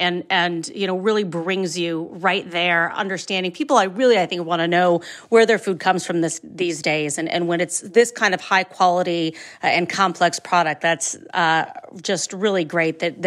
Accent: Ohio, United States; And I'm from Ohio. I love my home state

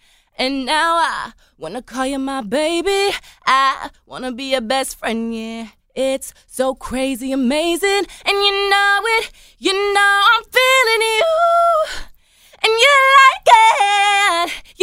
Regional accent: Brooklyn, New York, United States; Because I'm from Brooklyn and that's how like everybody.

